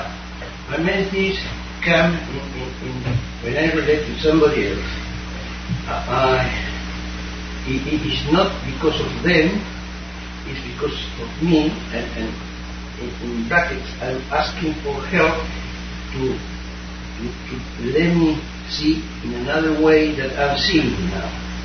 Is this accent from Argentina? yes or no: yes; Argentina; Yes, I come from Argentina.